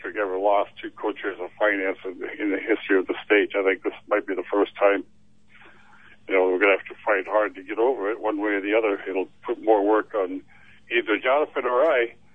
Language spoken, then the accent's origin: English; Haines, Alaska, United States; I am from Haynes.